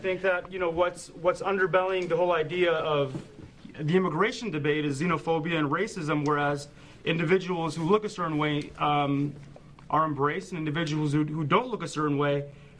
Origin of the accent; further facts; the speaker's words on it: United States; I don't speak with an accent, I don't think, you know. I wear baseball caps. I think I'm as American as, you know, a white guy from Kansas.